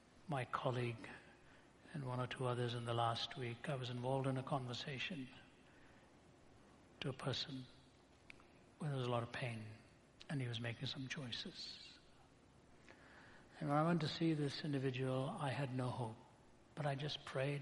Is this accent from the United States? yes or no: no; India; I'm from India. Enough said.